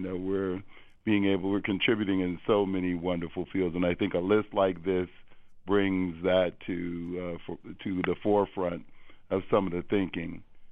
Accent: Pittsburgh, Pennsylvania, United States; moved away as an adult; now in Boston, United States; when I came to Boston, I came here in the 70s and I came from Pittsburgh, Pennsylvania.

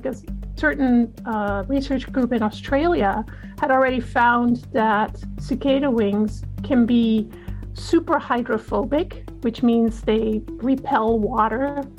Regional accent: Netherlands; English is a second language; moved away; also born or lived in California, United States; I grew up in the Netherlands where they don't have cicadas. And then I moved to California

